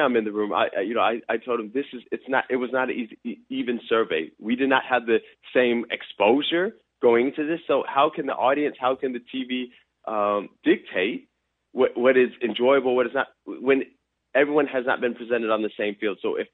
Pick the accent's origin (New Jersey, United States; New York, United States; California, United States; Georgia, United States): Georgia, United States; But at the end of the day, as you said, I grew up in Georgia. My life is in the U.S.